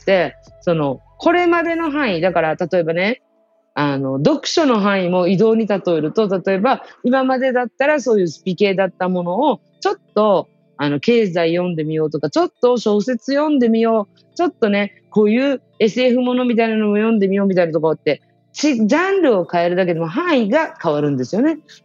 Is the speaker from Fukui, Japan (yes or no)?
no; Okinawa, Japan; 沖縄に着いた時にやっぱりふるさとの思いっていいね、あのふるさとの空気吸う